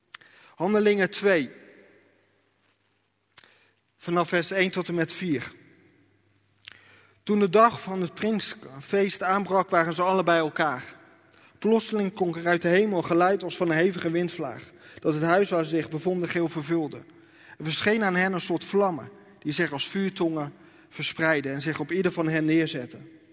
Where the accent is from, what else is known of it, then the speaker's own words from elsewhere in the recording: Rotterdam, North Brabant, Netherlands; also born or lived in Roosendaal; now in Etten-Leur, Netherlands; Ik woon in Etten-Leur. Ik ben opgegroeid in Roosendaal. Ik ben geboren in Roosendaal, opgegroeid in Rotterdam en ik woon nu in Etten-Leur.